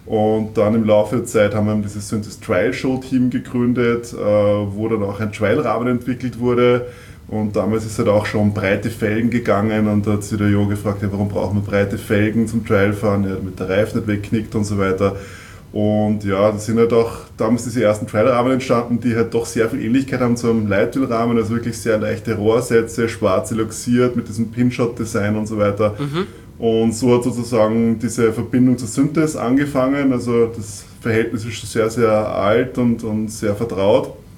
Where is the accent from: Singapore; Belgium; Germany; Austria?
Austria; Kirchdorf an der Krems, Upper Austria; Naja, ich komme aus Kirchdorf an der Krems, wo ich tatsächlich, glaube ich, mit 13 Jahren damals